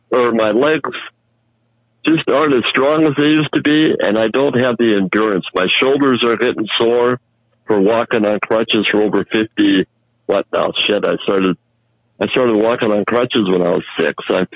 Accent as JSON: {"language": "English", "town": "East Grand Forks", "region": "Minnesota", "country": "United States", "tie": "born or raised there", "also_born_or_lived": "Worthington", "said": "my hometown from here is about 75 miles northeast of here in Grand Forks. But it's on the Minnesota side. I'm from Minnesota originally, Bob. But I was there for 9 years down at Worthington."}